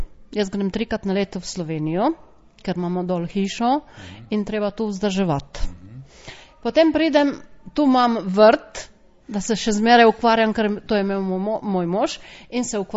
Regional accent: Ilirska Bistrica, Littoral–Inner Carniola, Slovenia; now in Sweden; Jaz sem prišla iz Ilirske Bistrice.

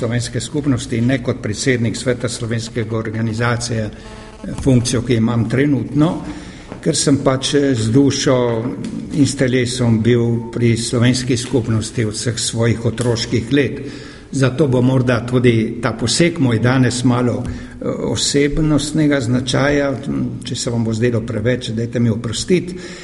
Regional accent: Trieste, Friuli-Venezia Giulia, Italy; Primorci smo Tržačani, govorim Tržačane

